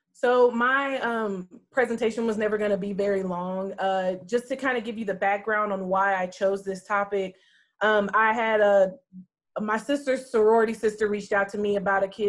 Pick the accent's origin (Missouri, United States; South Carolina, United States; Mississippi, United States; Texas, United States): Texas, United States; Dallas; So I am originally from Dallas, Texas.